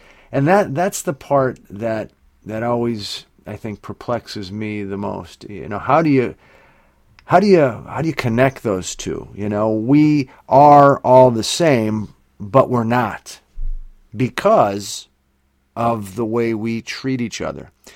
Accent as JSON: {"language": "English", "region": "Pennsylvania", "country": "United States", "said": "I'm from not far from there, in the Pocono Mountains of Pennsylvania."}